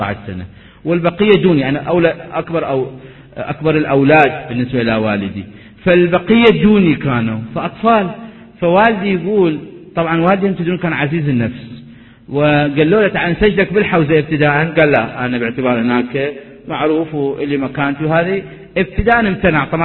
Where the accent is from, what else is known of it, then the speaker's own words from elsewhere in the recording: Iraq; moved away; لما طلعنا من العراق، طلعنا وإحنا وهدوبنا فقط، كلتنا الآن اللي طالعين العراق طلعنا عندما طلعنا قبل 30 سنة